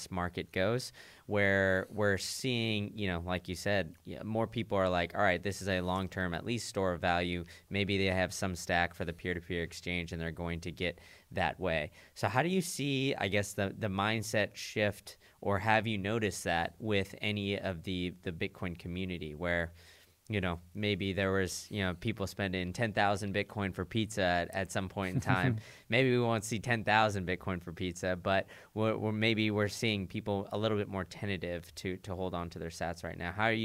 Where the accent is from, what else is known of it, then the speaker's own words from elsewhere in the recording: United States; now in Prague, Czechia; As an American, I don't get like too much exposure to the European side of things.